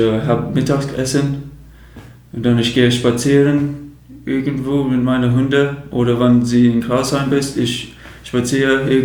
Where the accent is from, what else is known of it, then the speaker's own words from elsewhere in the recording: Chatham, South East England, United Kingdom; German is a second language; now in Germany; In den Südost von England.